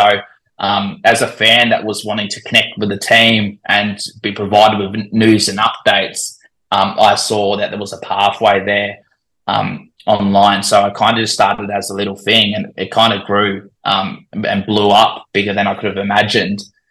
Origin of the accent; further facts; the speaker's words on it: Australia; born there; accent: Australian; I can't hide it with my accent, unfortunately. But I was born in Australia, but I'm predominantly Dutch. So my dad was born in a small town outside of Utrecht called Lupik, a very small town.